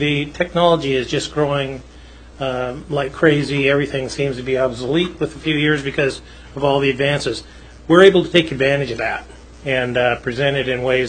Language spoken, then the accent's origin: English; Anchorage, Alaska, United States; I grew up in Anchorage in the 50s. I came back to Alaska in the 80s.